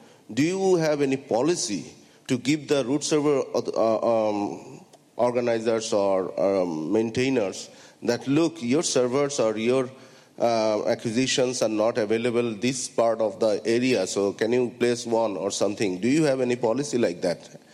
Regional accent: Bangladesh; English is a second language; from Bangladesh

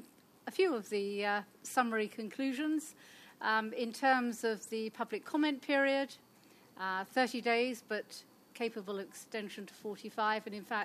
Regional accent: United Kingdom; And I have to say, in my home country in the UK, we've still to do this.

